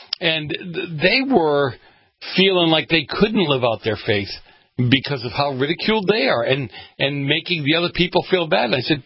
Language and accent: English; Boston, Massachusetts, United States; No, I grew up in the North End. I grew up in Boston.